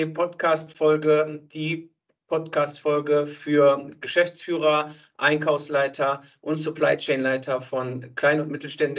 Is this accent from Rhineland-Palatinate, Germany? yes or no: no; Bielefeld, North Rhine-Westphalia, Germany; geboren und aufgewachsen in Bielefeld, Ostwestfalen-Lippe, wie ich eben schon gesagt habe. Ich bin sozusagen die dritte Generation, kann man sagen.